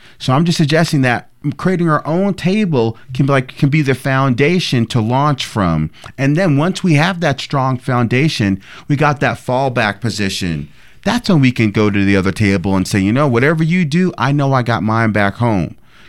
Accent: Brooklyn, New York, United States; I grew up in Brooklyn, New York, where I'd see Jewish restaurants and Spanish restaurants and Chinese food restaurants.

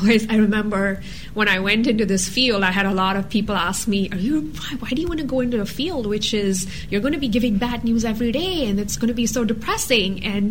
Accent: Pune, Maharashtra, India; moved away as an adult; now in United States; I was born and raised in India. Okay. I moved to the U.S. when I was, I want to say, 23 or 24 years old.

